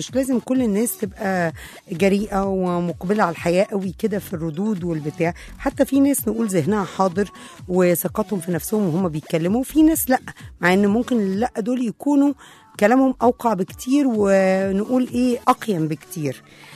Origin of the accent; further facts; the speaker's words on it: Egypt; احنا كمصريين طبعنا لازم ننقد بعض